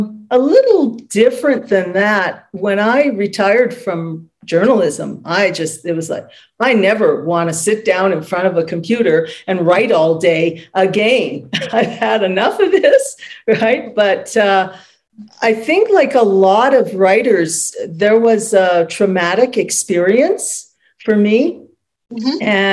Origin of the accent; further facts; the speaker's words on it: Canada; and I'm Canadian.